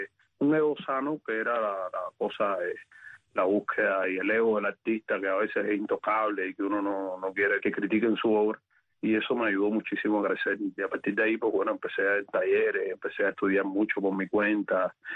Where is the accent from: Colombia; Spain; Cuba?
Cuba; Morón, Ciego de Ávila; moved away as an adult; Yo soy del centro de Cuba, de Morón.